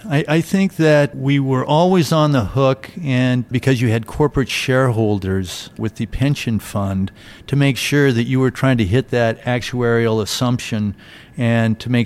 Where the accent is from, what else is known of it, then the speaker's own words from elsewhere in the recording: Seattle, Washington, United States; I'm from the Seattle, Washington area.